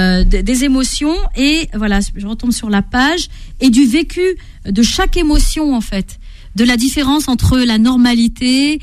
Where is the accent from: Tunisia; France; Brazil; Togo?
France; Cargèse, Corsica; ça m'a reconnecté à un souvenir au village de Cargès, là où j'ai grandi.